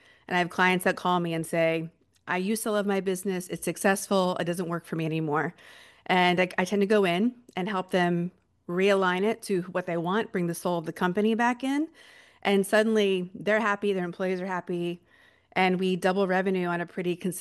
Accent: Northeast, United States; like, I come from the Northeast. I grew up

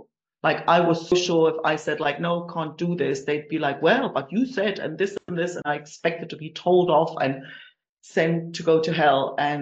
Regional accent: Germany; English is a second language; moved away as an adult; now in Spain; from Germany, originally based in the lovely sound of the south of Spain. And I moved here a little over 20 years ago.

